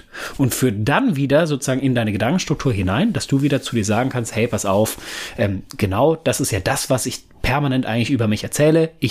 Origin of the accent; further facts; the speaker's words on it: North Rhine-Westphalia, Germany; Ich komme ja ursprünglich aus dem Pott